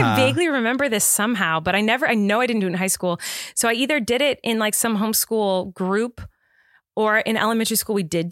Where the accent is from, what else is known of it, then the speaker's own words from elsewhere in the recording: California, United States; So I grew up in California here, right? And so it's pretty much sunny all year and there's a few rainy days.